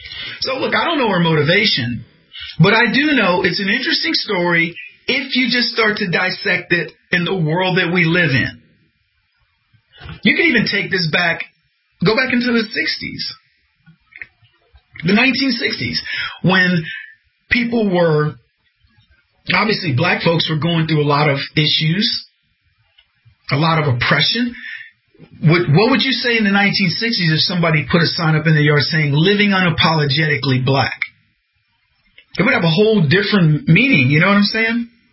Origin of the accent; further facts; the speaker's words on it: the South, United States; I mean, I grew up in the South.